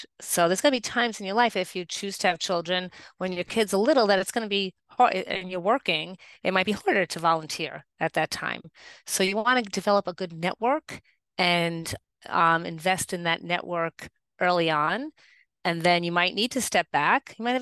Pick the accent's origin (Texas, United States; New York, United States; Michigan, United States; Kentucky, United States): New York, United States; You know, I am from New York. I am pretty assertive.